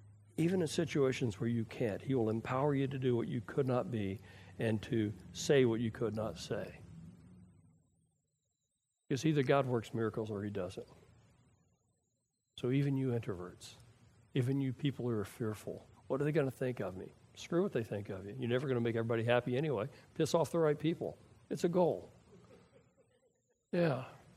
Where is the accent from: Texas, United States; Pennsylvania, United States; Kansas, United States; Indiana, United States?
Texas, United States; I know Jesus. I'm a Texan. Of course I know. We're born knowing Jesus.